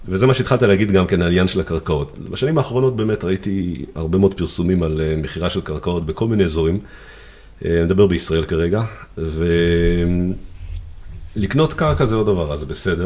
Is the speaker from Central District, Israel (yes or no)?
yes; Rishon LeZion, Central District, Israel; אני יליד ראשון לציון, גדלתי בחולות ראשון, לא רחוק מהים